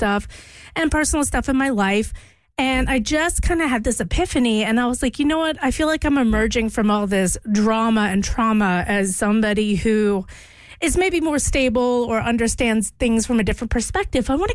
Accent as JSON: {"language": "English", "region": "Louisiana", "country": "United States", "tie": "born or raised there", "said": "like originally a fleur-de-lis because I grew up in Louisiana, it kind of fell by the wayside."}